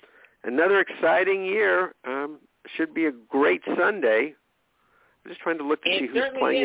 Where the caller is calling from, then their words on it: Los Angeles, California, United States; From Los Angeles.